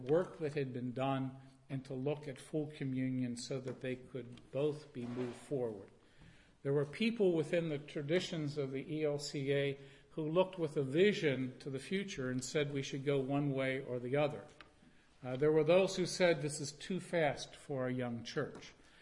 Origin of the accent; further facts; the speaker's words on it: Pennsylvania, United States; nobody jeered because I was from Pennsylvania.